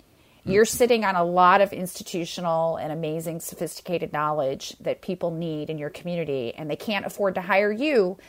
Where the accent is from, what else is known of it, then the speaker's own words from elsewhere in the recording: Midwest, United States; that is a far cry from certainly where I grew up in the Midwest. I was a public school person.